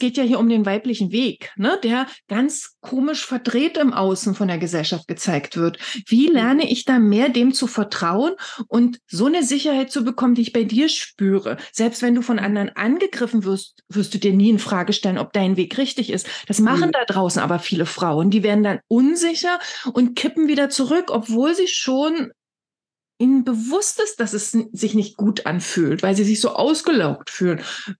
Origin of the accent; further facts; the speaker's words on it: East Germany, Germany; Also ich bin ja auch selbst in der DDR groß geworden.